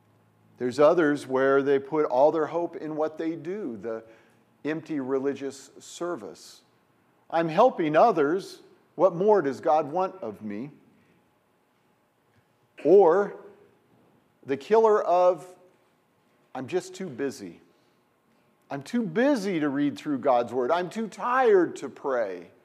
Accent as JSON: {"language": "English", "region": "West Coast", "country": "United States", "tie": "born or raised there", "said": "Well, I grew up on the West Coast and they had foxtails."}